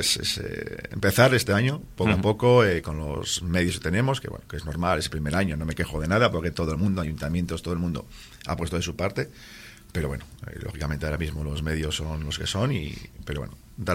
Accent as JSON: {"language": "Spanish", "town": "Laredo", "region": "Cantabria", "country": "Spain", "said": "los que somos de Laredo"}